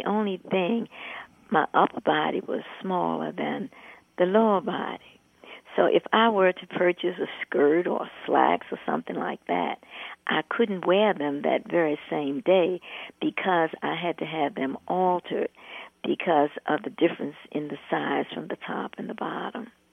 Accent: Baltimore, Maryland, United States; I grew up in Baltimore, Maryland.

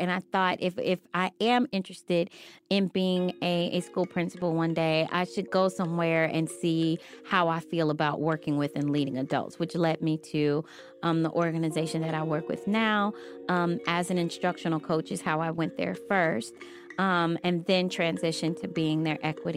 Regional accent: Cincinnati, Ohio, United States; also born or lived in Kentucky; obviously I was born in Kentucky, but then moved when I think I was like 4 or 5 years old, and started school in Cincinnati and did all of elementary school.

